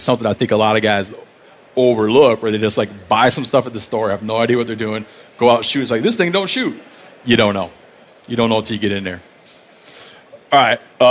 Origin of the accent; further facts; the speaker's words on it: Michigan, United States; like I grew up in Michigan